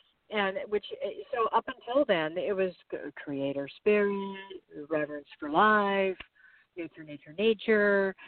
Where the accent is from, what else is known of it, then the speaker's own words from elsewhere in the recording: Honolulu, Hawaii, United States; Starting with singing to the sea urchins, you know, in Honolulu, and growing up in Hawaii, seeing Pele.